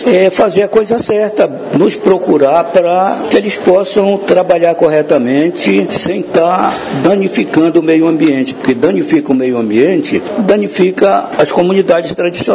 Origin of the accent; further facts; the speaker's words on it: Brazil; nós também somos brasileiros, que nós votamos, que nós fazemos parte do censo do IBGE.